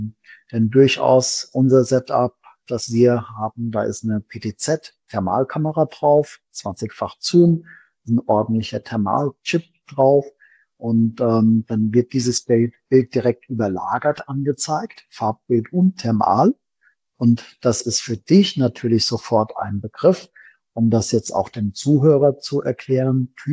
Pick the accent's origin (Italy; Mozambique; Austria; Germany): Germany; Fulda, Hesse; Das kennen wir hier auf dem flachen Land weniger bei uns in Fulda.